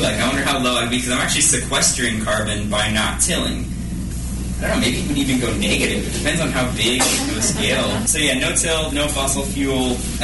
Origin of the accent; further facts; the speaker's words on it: Topeka, Kansas, United States; I'm from Topeka, so I can see it literally with the infrastructural types of things.